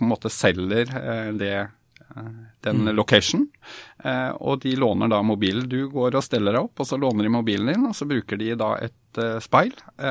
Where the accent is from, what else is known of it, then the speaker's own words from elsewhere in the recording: Sarpsborg, Østfold, Norway; Sånn at når jeg her om dagen var hjemme I Sarpsborg